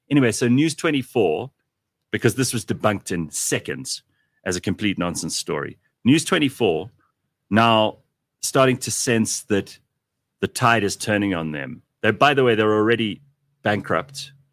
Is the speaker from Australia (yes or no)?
no; South Africa; I'm South African.